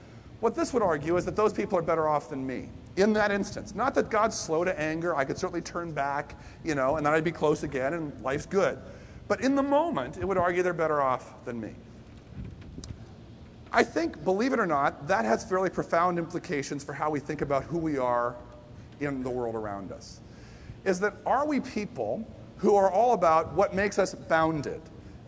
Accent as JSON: {"language": "English", "town": "Boston", "region": "Massachusetts", "country": "United States", "said": "I am a Bostonian. I'm in that set. I'm an American."}